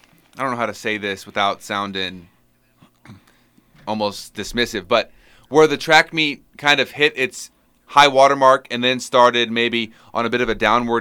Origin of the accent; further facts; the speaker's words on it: Bunker Hill, Illinois, United States; I mean, I'm from Macoupin County, born in Bunker Hill, still live there.